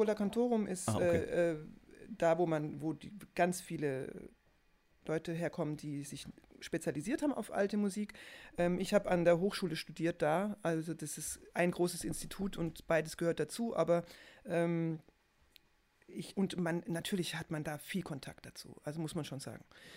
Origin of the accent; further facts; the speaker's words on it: Baden-Württemberg, Germany; ich komme so richtig aus Schwaben vom Land, Agglomeration Stuttgart, zwischen Stuttgart und Heilbronn.